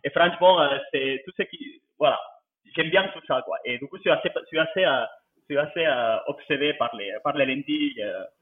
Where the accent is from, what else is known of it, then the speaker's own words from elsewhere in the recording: Barcelona, Catalonia, Spain; French is a second language; j'ai 34 ans, je suis originaire de Barcelone, d'où mon accent qui on peut sentir.